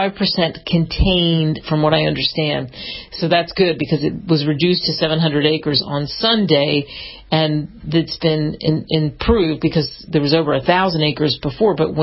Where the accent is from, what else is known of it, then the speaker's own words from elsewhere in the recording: East Coast, United States; also born or lived in Midwest / South; I grew up in the East Coast, and I lived in the Midwest and the South, and never really experienced California.